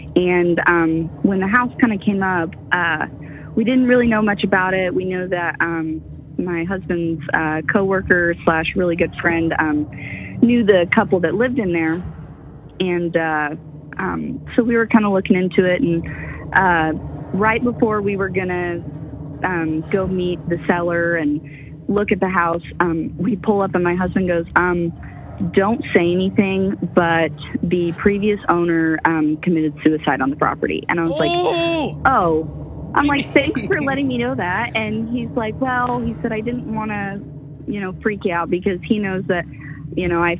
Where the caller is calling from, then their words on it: Midwest, United States; I'm from the Midwest.